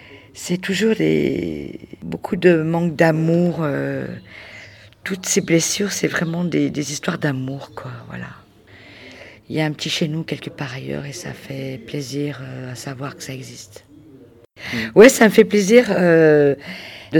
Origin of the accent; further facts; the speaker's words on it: Lyon, Auvergne-Rhône-Alpes, France; Moi, je viens de Lyon, donc j'ai fait un petit chemin pour venir dans cette maison de vie